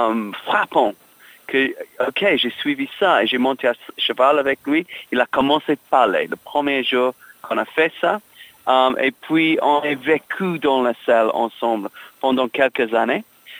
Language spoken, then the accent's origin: French; England, United Kingdom; French is a second language; now in Texas, United States; Oui, je suis anglais par naissance et élevage, mais oui, j'habite aux États-Unis, au Texas, et mon fils était né là.